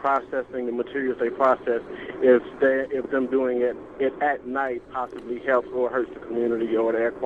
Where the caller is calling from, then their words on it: Bessemer, Alabama, United States; and I'm calling from Bessemer.